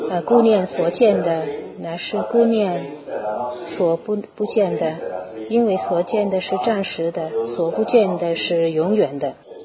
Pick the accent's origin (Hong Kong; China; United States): United States; San Francisco, California; now in United Kingdom; 我是从美国三藩市来的。